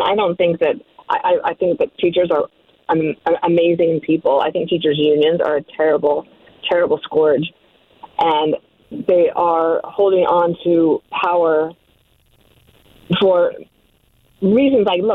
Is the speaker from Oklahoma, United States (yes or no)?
no; Denver, Colorado, United States; when I was a kid growing up in Denver